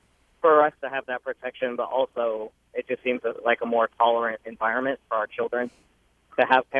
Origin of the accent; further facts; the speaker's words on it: Des Moines, Iowa, United States; moved away as an adult; also born or lived in South; I grew up in Des Moines and in the 80s and 90s and left when I joined the military.